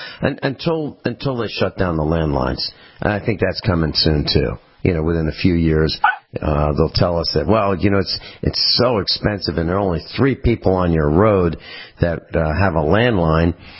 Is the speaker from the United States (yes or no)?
yes; United States; I don't remember growing up in the United States in the 1950s and the 1960s and having problems with telephone lines.